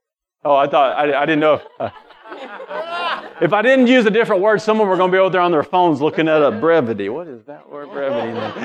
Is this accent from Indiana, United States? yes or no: no; Kentucky, United States; We're from Kentucky, so that's why he gets the Bluegrass Goddess.